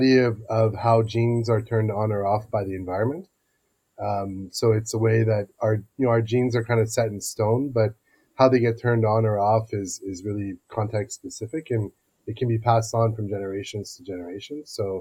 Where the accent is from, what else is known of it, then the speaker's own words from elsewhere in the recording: Montreal, Quebec, Canada; was really happy to be recruited back in my hometown in Montreal